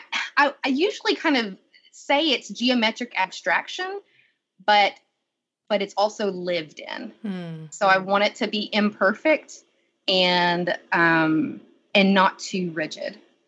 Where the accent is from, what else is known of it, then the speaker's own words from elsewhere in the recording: Chattanooga, Tennessee, United States; I've been sitting in a certain place in my hometown, my town of Chattanooga